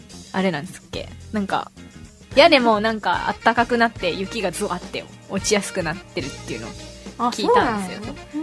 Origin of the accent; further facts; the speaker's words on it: Okayama, Japan; そうですね、岡山国岡山国で育ってきましたよ。